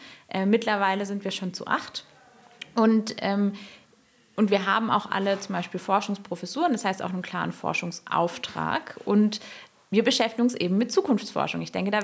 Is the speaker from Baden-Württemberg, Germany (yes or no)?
yes; Baden-Württemberg, Germany; Ich bin in der Nähe von Stuttgart aufgewachsen